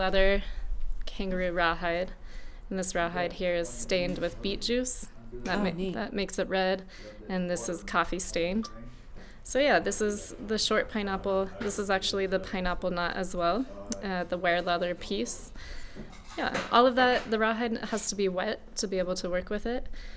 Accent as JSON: {"language": "English", "town": "Lander", "region": "Wyoming", "country": "United States", "tie": "born or raised there", "said": "Here, in Lander."}